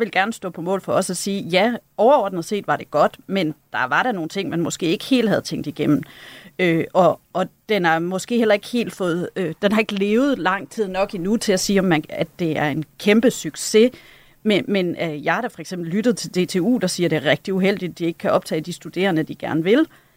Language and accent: Danish; Hjørring, North Denmark Region, Denmark; moved away as an adult; jeg kommer selv fra Hjørring, og jeg kan love for, at hvis der havde været et universitet i Hjørring, dengang jeg blev færdig med gymnasiet, så ville jeg være blevet der, for jeg elskede jo Hjørring.